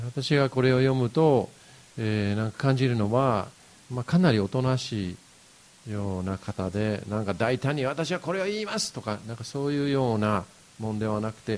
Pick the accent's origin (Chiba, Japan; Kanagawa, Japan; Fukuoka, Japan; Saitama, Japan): Kanagawa, Japan; Yokohama; で、僕も、横浜育ちなんですけれども、